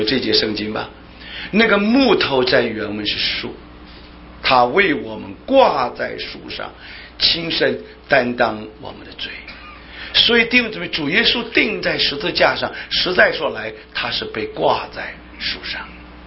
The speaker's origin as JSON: {"language": "Chinese", "country": "China", "said": "那这一句话呢就是我们中国人常常讲的成语啊，无心插柳柳成荫"}